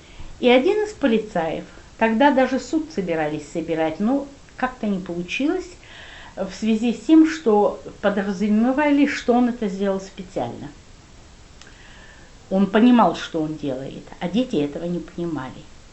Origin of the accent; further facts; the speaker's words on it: Kyiv, Ukraine; born there; я родилась в Киеве, у меня в паспорте киевская, я киевлянка.